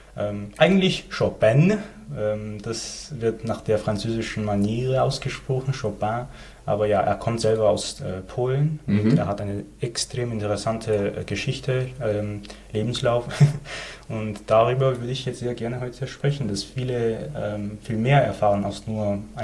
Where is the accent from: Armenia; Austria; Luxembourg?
Armenia; Yerevan; German is a second language; now in Germany; Und ja, ich komme aus Armenien, aus der Hauptstadt.